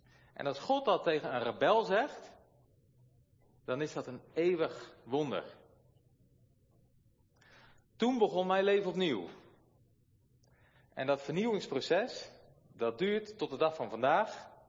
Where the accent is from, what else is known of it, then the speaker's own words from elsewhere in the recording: Netherlands; Ik ben Nederlander